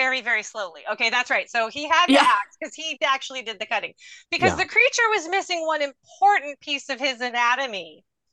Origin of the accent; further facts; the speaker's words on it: San Bernardino, California, United States; Maybe it's because I grew up in San Bernardino, but we did lock our houses.